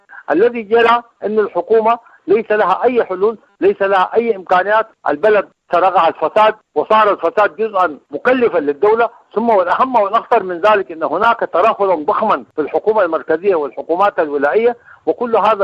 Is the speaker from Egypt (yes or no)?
no; Sudan; كان في الكهرباء قاطع عندنا في السودان بكهرباء عامة